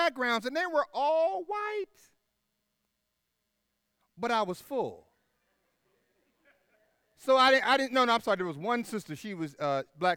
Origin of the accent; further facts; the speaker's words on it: Tallahassee, Florida, United States; And so I go up to Boston, and I'm from Tallahassee, and it was cold, it was fast, it was furious.